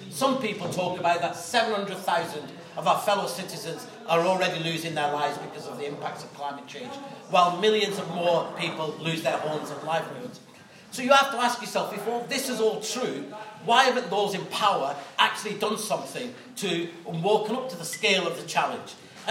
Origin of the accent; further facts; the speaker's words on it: Pakistan; I'm originally from Pakistan.